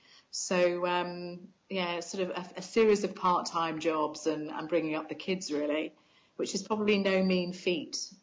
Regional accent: West Midlands, United Kingdom; I grew up about 25 miles north of Birmingham in the middle of the UK.

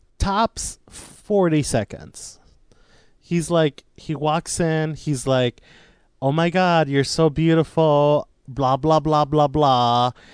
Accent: New Mexico, United States; in my neighborhood where I grew up in New Mexico, about five or six houses down, there was a house made out of like just garbage.

